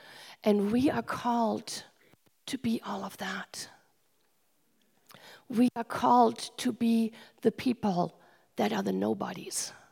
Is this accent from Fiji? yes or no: no; Germany; I grew up in Germany very quickly. I grew up in a crazy house